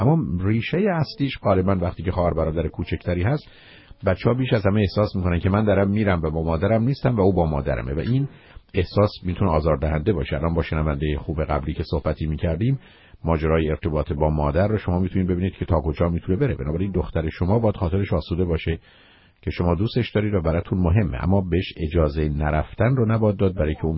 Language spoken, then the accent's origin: Persian; Iran; now in United States; به دلیل اینکه اولا ما ایرانی هستیم